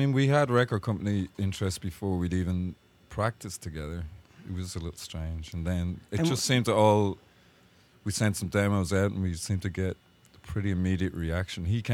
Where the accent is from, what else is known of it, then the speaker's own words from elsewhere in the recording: Dublin, Leinster, Ireland; moved away as an adult; now in London, United Kingdom; I grew up in Dublin, Ireland, formed a band